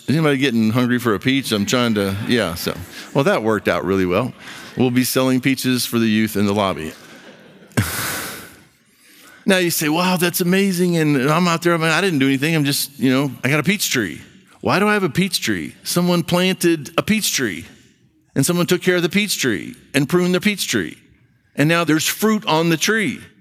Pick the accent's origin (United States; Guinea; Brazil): Brazil; Now, you don't know this about me, but I grew up in Brazil